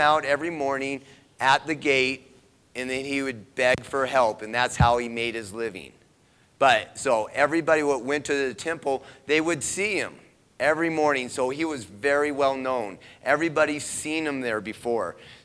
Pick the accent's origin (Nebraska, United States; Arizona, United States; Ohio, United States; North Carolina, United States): Arizona, United States; Mesa; In Phoenix. I grew up in Phoenix. Well, Mesa, same difference.